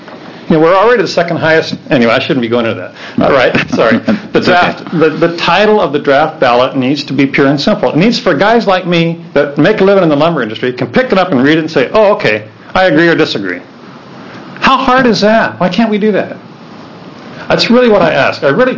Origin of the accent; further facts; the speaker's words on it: Oregon, United States; I am a lumberman. I was born and raised in Oregon.